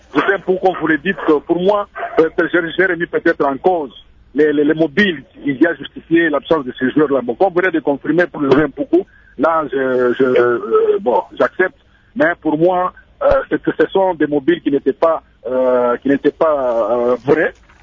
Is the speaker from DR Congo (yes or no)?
yes; DR Congo; en tant que Congolais, je souhaite que la RDC puisse aller prendre part à la Coupe du Monde.